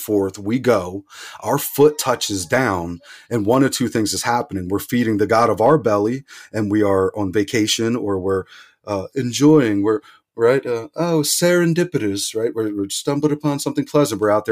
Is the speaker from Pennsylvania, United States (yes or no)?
yes; Pennsylvania, United States; I live 15 miles from where I grew up. I grew up outside of Philadelphia. I keep moving further west.